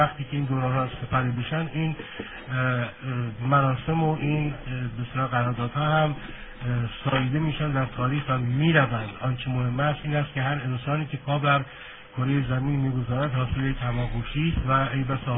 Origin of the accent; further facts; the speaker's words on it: Iran; ما ایرانی هستیم و فرهنگمون ایرانی است